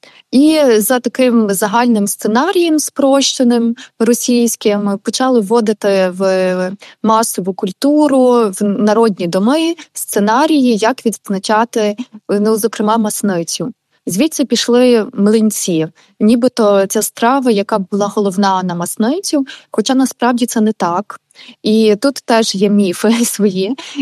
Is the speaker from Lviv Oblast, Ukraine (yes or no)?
yes; Lviv, Lviv Oblast, Ukraine; У мене, наприклад, на Опілі, тобто я зі Львова